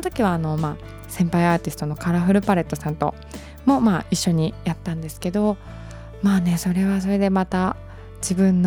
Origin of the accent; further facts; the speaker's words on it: Shizuoka, Japan; 私静岡出身なので